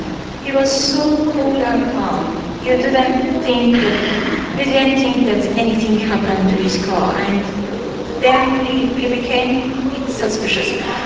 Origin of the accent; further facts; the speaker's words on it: Ahvaz, Khuzestan, Iran; I'm coming from Amboz, and Amboz is a city in southwest of Iran.